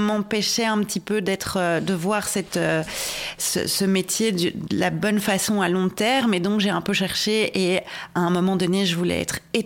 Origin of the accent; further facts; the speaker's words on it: Brussels, Brussels-Capital Region, Belgium; Il faut savoir aussi que je viens de Bruxelles, donc je n'ai pas baigné dans une atmosphère rurale du tout, quoi.